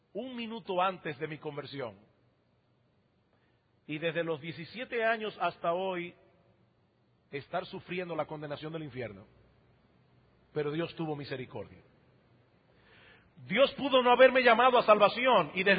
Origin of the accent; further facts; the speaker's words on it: San Juan de la Maguana, San Juan, Dominican Republic; born there; Yo nací en San Juan de la Maguana y en San Juan de la Maguana no había mar. No hay todavía. Lo más que hay es un río que ya se está secando el pobre.